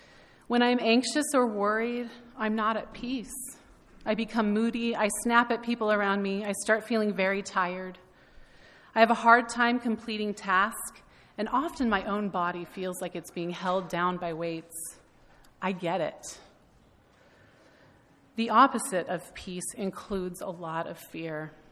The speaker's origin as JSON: {"language": "English", "region": "Washington", "country": "United States", "tie": "born or raised there", "said": "I grew up in the Puget Sound in Washington State, and my grandparents lived on Whidbey Island."}